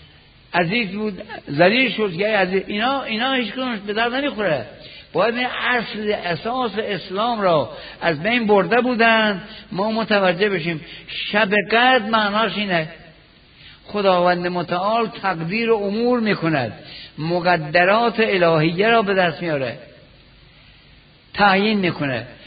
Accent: Iran; کسی پرسید شما اهل کجا هستی؟ گفتم اهل ایران

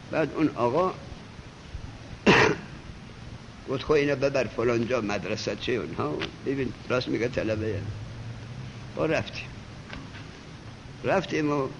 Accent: Mashhad, Razavi Khorasan, Iran; گفت اهل کجایی؟ گفتم اهل مشهد.

